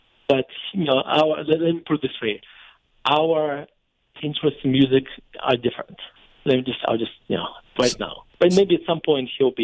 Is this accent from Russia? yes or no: yes; Russia; Well, when I was growing up in Russia, being Jewish was basically nationality, because in Soviet Russia, religions were outlawed, and so.